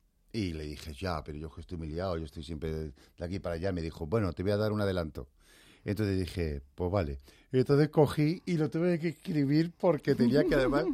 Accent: Cádiz, Andalusia, Spain; accent: Andalusian; moved away; ahora ser de Cádiz y tener acento andaluz no es un hándicap para trabajar en televisión. Cuando yo vine de Cádiz era un problema.

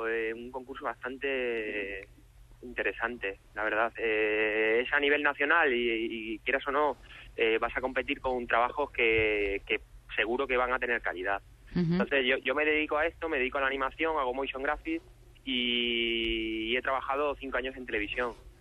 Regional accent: Cáceres, Extremadura, Spain; now in Madrid, Spain; vivo aquí, trabajo aquí, pero soy de Cáceres.

